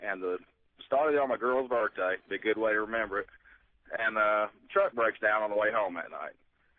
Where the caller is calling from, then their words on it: Raleigh, North Carolina, United States; Hey, out to, near Raleigh, North Carolina.